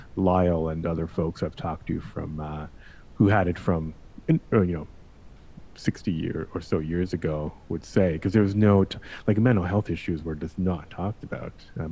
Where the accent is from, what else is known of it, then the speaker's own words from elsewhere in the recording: Canada; I'm Canadian, so I know exactly what you're saying.